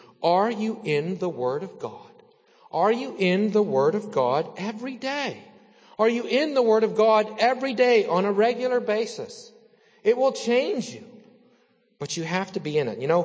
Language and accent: English; Salzburg, Austria; When I was a kid growing up in Salzburg, my good buddies, you know, I was a member of the Lutheran church. My family was part of the Lutheran church.